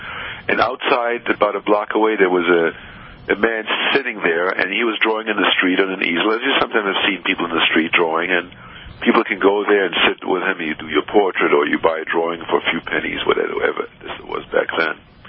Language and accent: English; Shanghai, China; also born or lived in Berlin, Germany; You know, I grew up in Shanghai, China, as you know.